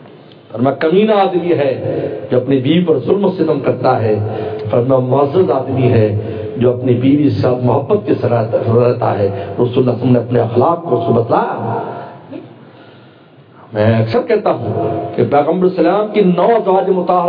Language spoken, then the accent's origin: Urdu; Bahawalnagar, Punjab, Pakistan; میرا تعلق بھاون نگر سے میں رہتا ہوں، لیکن اگر سے میں بھاون نگر کے ہم نہیں، ہم چائنا کے رہنے والے ہیں سر